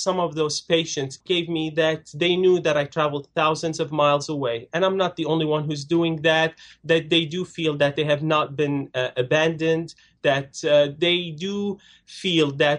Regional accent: Syria; I'm originally from Syria, and I know some of those people

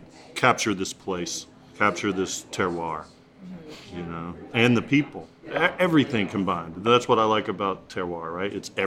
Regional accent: North Carolina, United States; You know, I grew up here in Western North Carolina.

